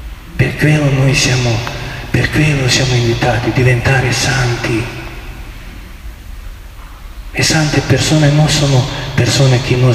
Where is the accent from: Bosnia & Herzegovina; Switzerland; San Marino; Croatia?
Bosnia & Herzegovina; Međugorje, Federation of Bosnia and Herzegovina; Italian is a second language; Non vi dico questo perché sono di Međugorje